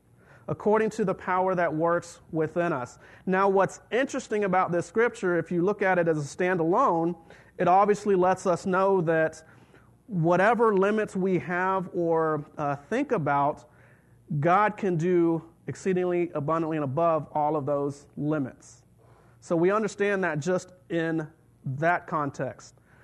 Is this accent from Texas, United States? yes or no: yes; San Antonio, Texas, United States; We grew up in San Antonio